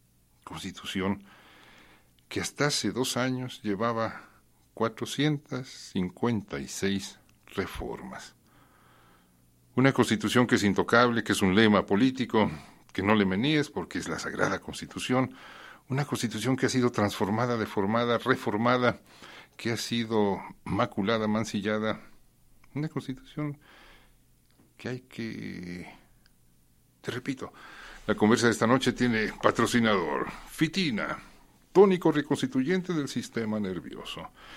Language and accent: Spanish; Mexico; como somos rimbombantes y mexicanos, hay que decir los dos apellidos